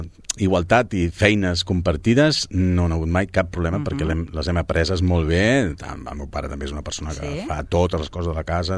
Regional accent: Sabadell, Catalonia, Spain; Aquí, a Sabadell, sí, soc sabadellenc.

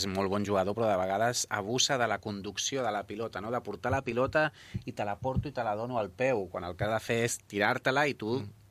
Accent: Sentmenat, Catalonia, Spain; jo sóc de Sant Manat

